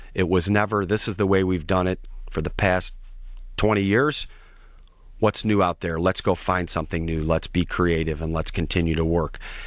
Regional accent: Detroit, Michigan, United States; And we grew up, I guess, a typical family growing up in the Detroit metro area with four kids going in 25 different directions.

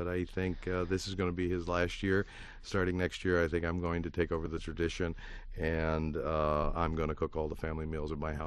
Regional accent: Detroit, Michigan, United States; Because I love Detroit. I was born and raised in Detroit, and I believe Michigan is a wonderful state

